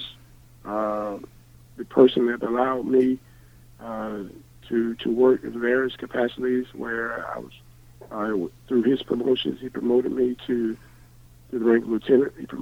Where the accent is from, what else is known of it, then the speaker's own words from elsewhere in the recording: Columbus, Ohio, United States; I'm from Columbus, and I want to see our city continue to thrive